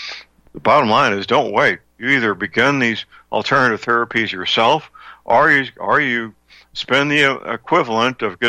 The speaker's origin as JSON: {"language": "English", "town": "St. Louis", "region": "Missouri", "country": "United States", "tie": "born or raised there", "said": "but one of them is in my hometown, St. Louis, Missouri, and they manufacture laetrile there"}